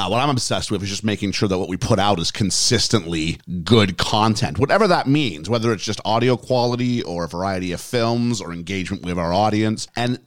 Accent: Canada; now in United Kingdom; I'm Canadian, but I've British dual citizenship. My father's British born, my mom's Canadian born. I lived for several years in the UK when I was growing up

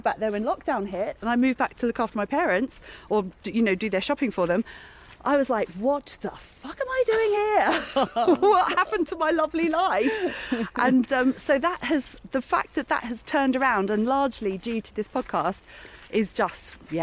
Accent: Wales, United Kingdom; I was brought up in the country, I was brought up in West Wales

